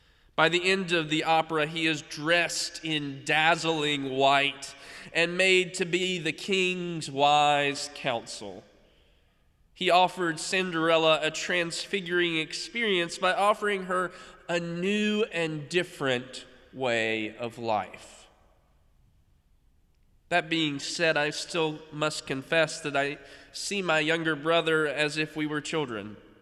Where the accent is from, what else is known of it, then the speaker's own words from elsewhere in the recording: North Carolina, United States; a conservatory in my home state